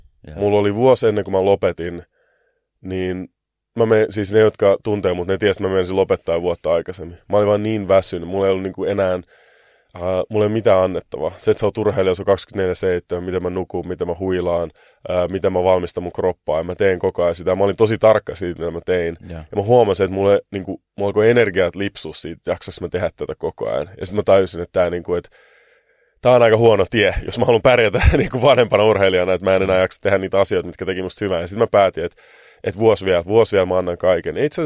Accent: Helsinki, Uusimaa, Finland; mun juuria, niin kuin mistä mä oon kotoisin. Jakomäestä sen verran, että mä kuulin vasta, että se on NS-paha paikka sen jälkeen, kun mä olen käymään muualla.

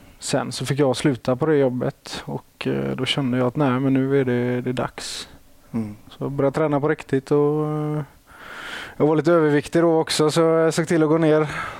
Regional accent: Västra Götaland County, Sweden; accent: Gothenburg dialect; Ja, jag får inte säga att jag är göteborgare för jag bor utanför.

